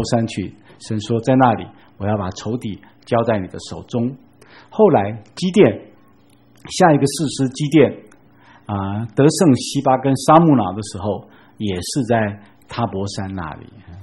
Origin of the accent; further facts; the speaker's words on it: Taipei, Taiwan; 我们台北人比较熟